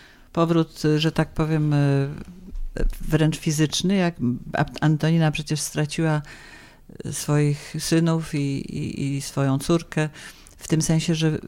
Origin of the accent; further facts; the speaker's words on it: Poznań, Greater Poland Voivodeship, Poland; jestem bardzo dumna z tego, że jestem z Poznania